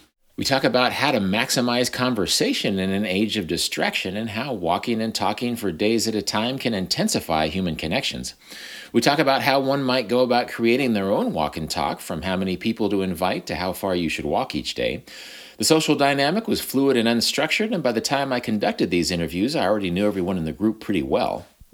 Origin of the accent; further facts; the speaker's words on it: Kansas, United States; I fully intend to design my own walk and talk someday, both in my home state of Kansas and points beyond.